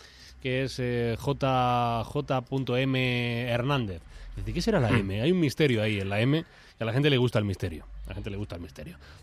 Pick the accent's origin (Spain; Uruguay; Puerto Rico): Spain; Granada, Andalusia; como granadino sí te tengo mucha envidia.